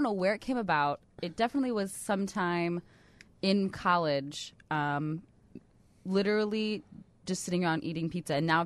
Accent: Chicago, Illinois, United States; also born or lived in California; I'm from Chicago.

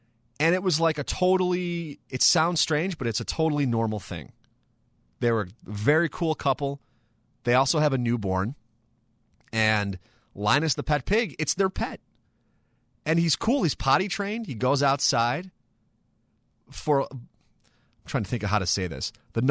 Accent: Chicago, Illinois, United States; And then I said, oh, yeah, we're from Chicago, thinking everyone's going to know Chicago, right?

